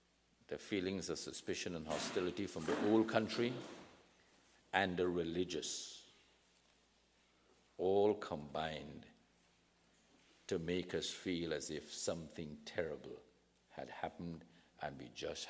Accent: Guyana; I grew up in British Guyana, and then became Guyana.

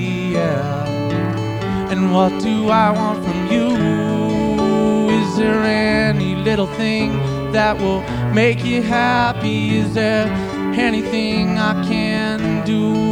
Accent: Saskatchewan, Canada; And my whole growing up in Saskatchewan, I never really thought about the sunrise being a rise and the sunset being a sunset.

